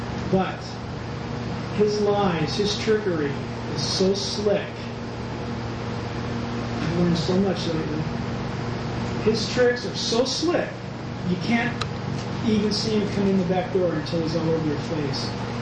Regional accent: La Jolla, California, United States; born there; I was born in America. Born in La Jolla, California, man.

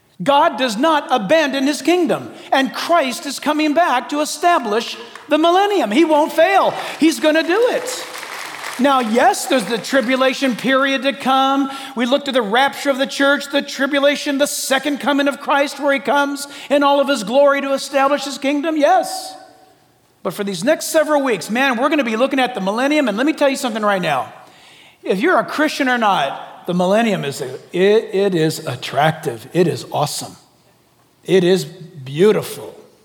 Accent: United States; I'm not just saying this because I'm an American.

